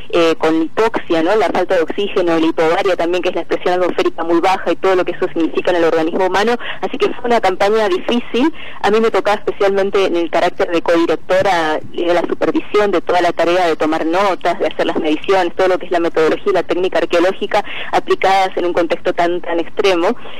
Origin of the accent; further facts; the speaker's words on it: Buenos Aires, Argentina; Yo soy nacida en Buenos Aires, así que me crié sin montañas